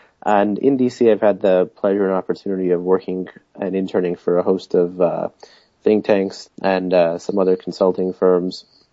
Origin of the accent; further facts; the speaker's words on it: New York City, New York, United States; I'm originally from New York City.